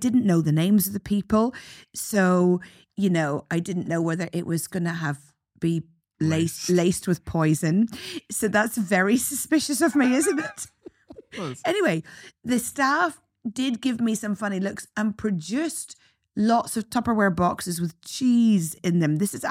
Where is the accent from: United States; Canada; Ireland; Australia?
Ireland; As an Irish woman, I know I would get into a lot.